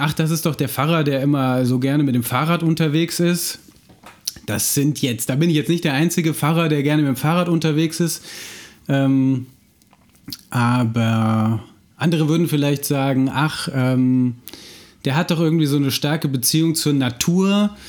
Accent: Gießen, Hesse, Germany; accent: Central Hessian; ich bin in Gießen zur Schule gegangen. Da gab es irgendwie eine große amerikanische Kaserne. Aber nochmal zurück zum R. Unser R ist einfach mittelhessisches Platt.

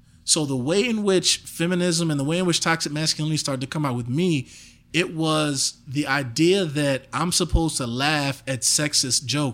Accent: Chicago, Illinois, United States; also born or lived in Evanston; I moved from Chicago. We were on like 71st in Wabash. We were on 71st in Wabash or 72nd. It's been a while. And plus, I'm not exactly snober. But we went from there to Evanston.

